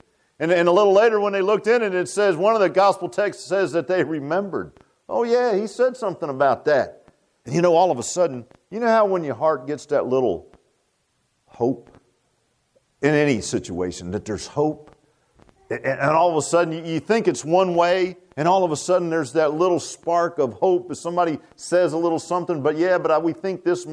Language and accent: English; Virginia Beach, Virginia, United States; When I was a little boy one time, there was a neighborhood they built. I grew up in Virginia Beach.